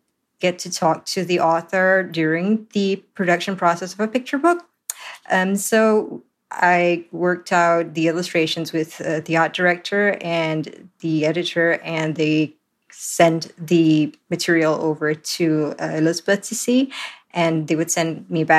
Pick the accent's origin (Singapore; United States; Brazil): Singapore; I'm originally from Singapore